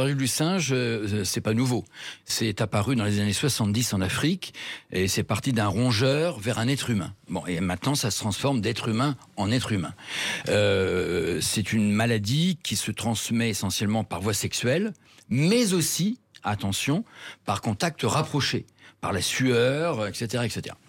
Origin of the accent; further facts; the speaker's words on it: France; chez nous en France.